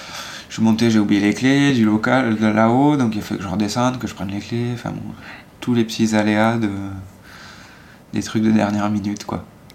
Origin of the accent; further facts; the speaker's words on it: Larzac, Occitanie, France; born there; Moi je suis né sur Larzac